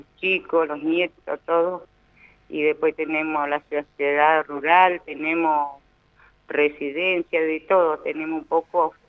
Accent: Maquinchao, Río Negro, Argentina; Así que mi pueblo es hermoso, digo yo. Así que también aprovecho de invitar a la gente que esté escuchando, que venga a Maquinchao, que conozca, tenemos lugares muy hermosos para conocer.

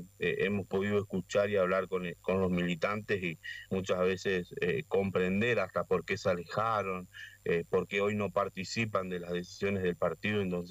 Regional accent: La Paz, Entre Ríos, Argentina; No soy de Nogoyá, soy de La Paz, para corregir.

